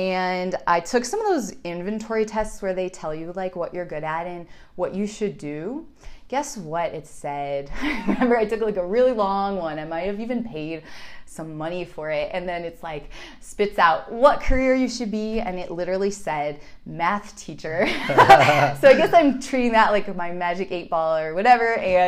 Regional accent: Chicago, Illinois, United States; I'm from Chicago.

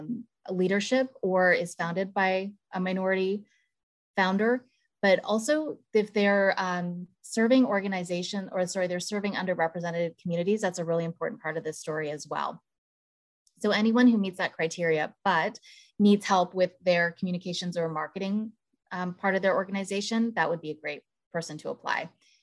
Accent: Canada; now in United States; I'm Canadian. I always like to throw that in, Liam, in case I have any Canadian words that I say and people are wondering where the heck I'm from. But I've lived in the Bay Area for about 15 years

